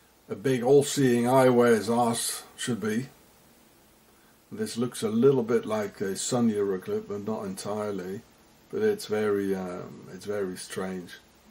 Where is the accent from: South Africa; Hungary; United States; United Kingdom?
South Africa; now in Switzerland; I've been here in Switzerland, I'm a South African, I've been here in Switzerland for 17 years